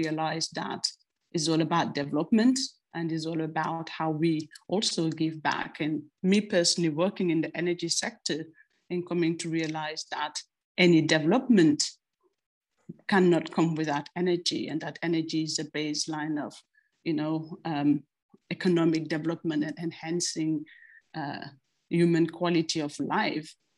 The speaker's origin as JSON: {"language": "English", "country": "Senegal", "tie": "born or raised there", "moved": "yes", "lives_now": "France", "said": "I'm a world citizen. I mean, I was born and raised in Senegal, but quite early I moved to France and discovered Europe, and which make me an Afropean"}